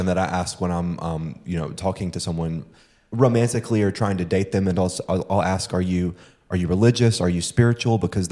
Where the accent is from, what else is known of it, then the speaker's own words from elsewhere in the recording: Pine Bluff, Arkansas, United States; You know, I grew up in the Assemblies of God Church. The first church that I went to was Prayer and Praise Fellowship Assembly of God Church. So it was another long name church, and it was in Pine Bluff, Arkansas.